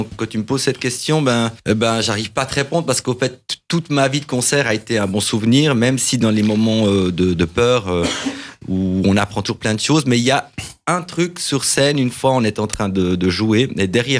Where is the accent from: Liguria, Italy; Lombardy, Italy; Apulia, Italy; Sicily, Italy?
Apulia, Italy; Lecce; Moi, j'ai mon père qui est Lecce, qui vient de là, et ma mère a un père de Taranto